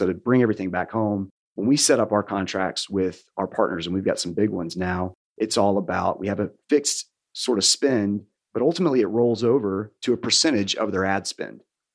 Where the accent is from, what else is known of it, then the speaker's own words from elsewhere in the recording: Birmingham, Alabama, United States; also born or lived in Los Angeles; I come to Iron Tribe Fitness in Birmingham, which is my hometown where I'm from. So back from